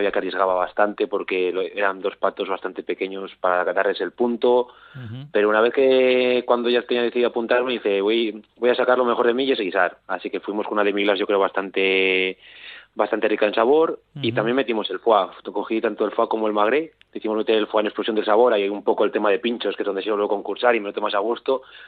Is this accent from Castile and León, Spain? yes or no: yes; Zamora, Castile and León, Spain; now in Miranda de Ebro, Spain; No, yo soy de Zamora.